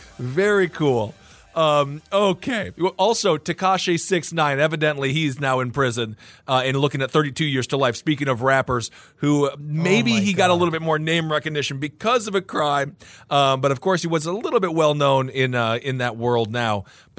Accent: Wisconsin, United States; That is my correspondence with my friends growing up in Wisconsin.

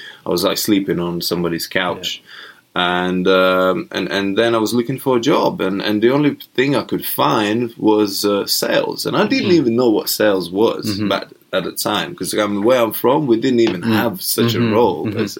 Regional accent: Latvia; I was born in the Soviet Union, and that was 1984. And so I got to experience a little bit of it.

